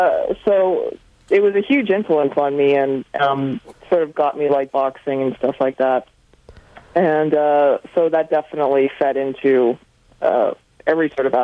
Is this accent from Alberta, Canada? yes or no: yes; Calgary, Alberta, Canada; I grew up in Calgary, and I never really went to Vancouver that much.